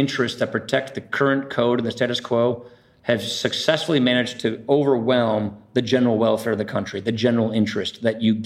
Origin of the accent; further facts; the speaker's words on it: Janesville, Wisconsin, United States; I mean, I'm from Jeansville, Wisconsin. You know, I went to a small Catholic grade school and public high school and public university.